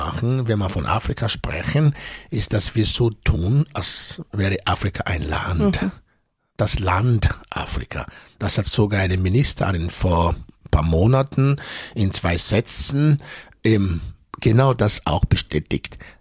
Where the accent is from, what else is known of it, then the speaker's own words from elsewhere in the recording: Nigeria; first language Edo; German is a second language; das ist ein Wort aus meiner Muttersprache Edo, eine von 400 Sprachen, die man in Nigeria spricht und bedeutet spielend erleben.